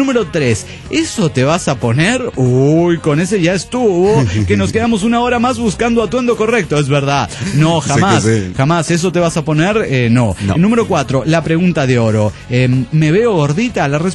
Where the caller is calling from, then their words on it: Tuxtla Gutiérrez, Chiapas, Mexico; de Tuxtla Gutiérrez, Chiapas.